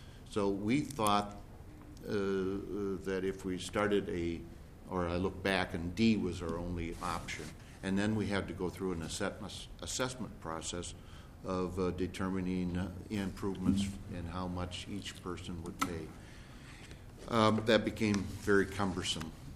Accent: Delft, Minnesota, United States; now in Washington County, United States; I don't think I realized as a child when I was in Delft, Minnesota, down by Wyndham, and the arguments about grain tile that it would carry

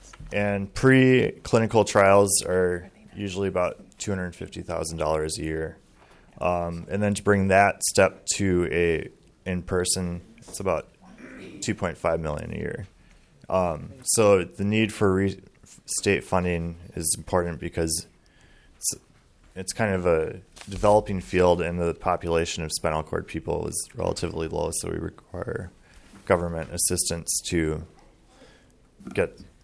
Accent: Excelsior, Minnesota, United States; I'm from Excelsior, Minnesota, and I'm 28 years old.

